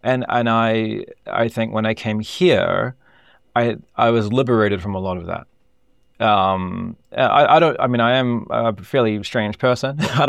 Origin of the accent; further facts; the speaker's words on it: New Zealand; I think moved my identity on from being a New Zealander.